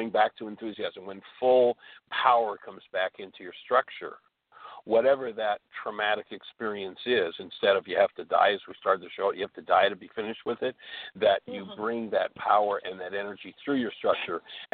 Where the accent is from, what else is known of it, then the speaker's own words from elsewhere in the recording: Canada; now in United States; even though I was brought up in Canada and here you are in the States.